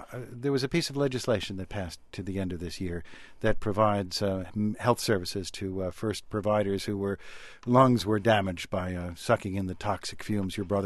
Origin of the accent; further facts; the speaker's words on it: New York, United States; As a kid, when I was growing up in New York, I haunted the used bookstores